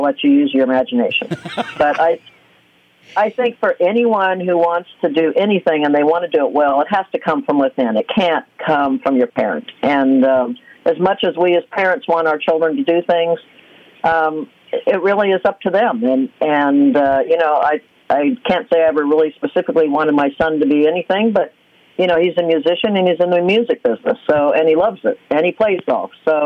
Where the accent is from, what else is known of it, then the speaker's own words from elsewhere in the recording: California, United States; I grew up in Southern California that had wonderful opportunities when I was 7